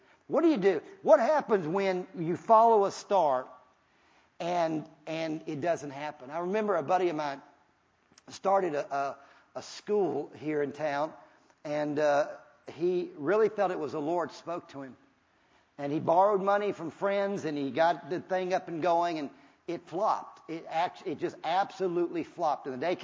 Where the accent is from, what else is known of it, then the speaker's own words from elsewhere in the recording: Virginia, United States; because I went back to my hometown, and I remember it's a little bitty town in Virginia